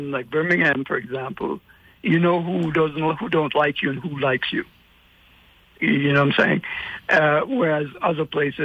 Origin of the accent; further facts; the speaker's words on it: St. Croix, U.S. Virgin Islands; St. Croix. Yeah, I grew up in St. Croix.